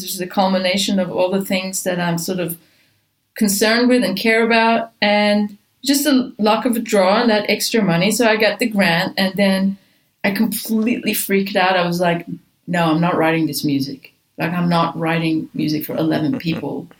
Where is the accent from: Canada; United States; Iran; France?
Iran; I was raised in Iran. I was a few years there.